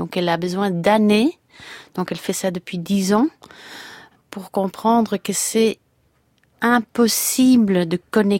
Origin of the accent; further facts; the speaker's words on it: Belgium; moi je suis occidentale, je suis belge